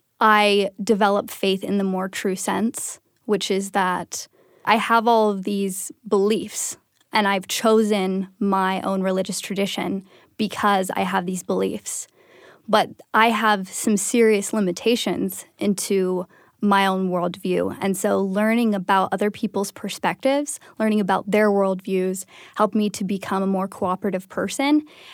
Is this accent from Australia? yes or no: no; Canada; growing up in Canada, knew a lot of kids at my school